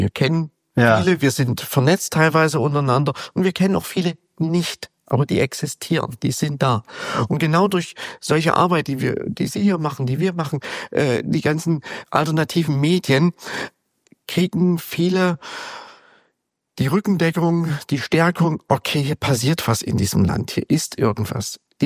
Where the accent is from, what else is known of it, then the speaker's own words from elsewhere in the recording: East Germany, Germany; aber ich bin ja nun in der DDR aufgewachsen